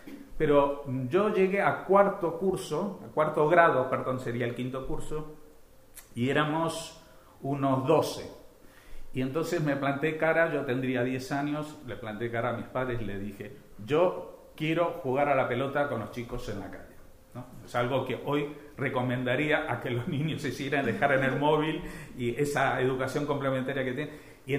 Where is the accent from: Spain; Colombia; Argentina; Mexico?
Argentina; Devoto, Buenos Aires; Yo cuando era chico vivía en Devoto y mi familia empeoró el nivel económico, pero en vez de irnos a Villa Lynch, nos fuimos al barrio de Florida, ¿no?